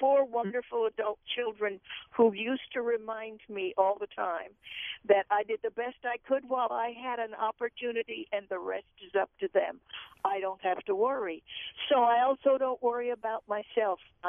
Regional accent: Midwest, United States; I'm 81, and I was raised in the Midwest where parents at that time were quite strict

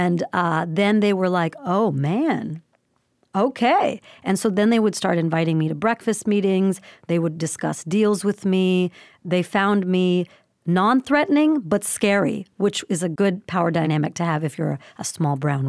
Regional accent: the South, United States; My parents were immigrants. I grew up in the South. I'm smaller than everyone else.

